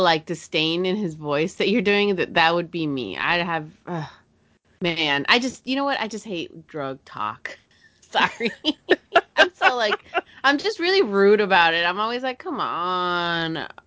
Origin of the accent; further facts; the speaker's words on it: California, United States; because, like, growing up in California and drug culture being so common